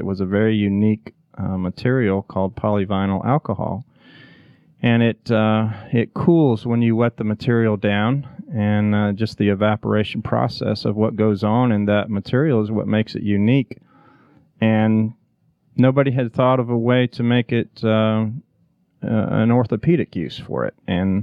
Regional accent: Indiana, United States; I grew up in Indiana and signed to play baseball at Liberty University in Virginia as a catcher

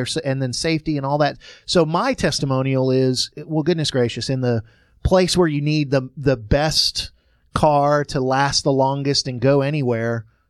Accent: Georgia, United States; I grew up here in Georgia, but my wife and I for 4 years lived in Bozeman, Montana.

